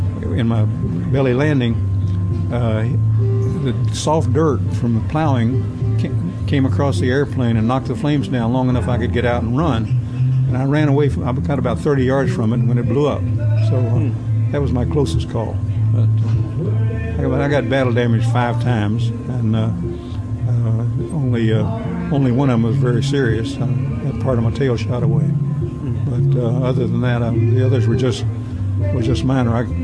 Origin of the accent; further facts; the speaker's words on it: West Virginia, United States; I'm a hillbilly from West Virginia. I had a gun when I was 6 years old.